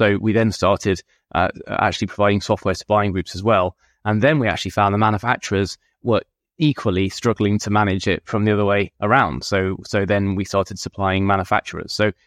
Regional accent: United Kingdom; now in United States; I guess as a Brit, you know, I've always found Americans very upbeat and positive

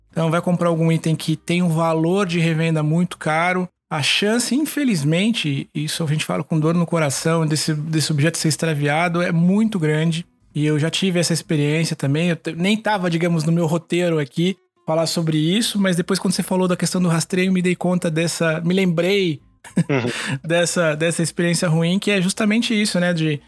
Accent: Brazil; Imagina para nós que somos brasileiros

